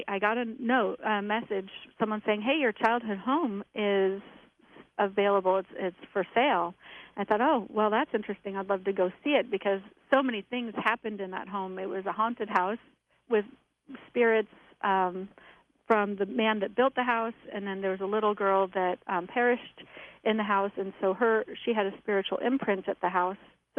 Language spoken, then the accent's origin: English; Portland, Oregon, United States; I grew up in Portland, Oregon, and was backing a park. It was Tryon Creek State Park, and it was this rainforest